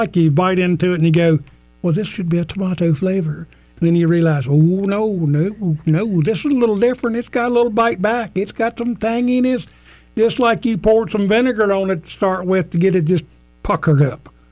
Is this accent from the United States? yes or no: yes; the South, United States; Yes, I grew up in the South. What they call the South.